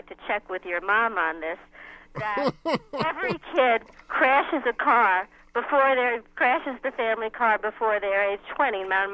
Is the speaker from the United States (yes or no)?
yes; Washington, District of Columbia, United States; I'm from Washington, D.C.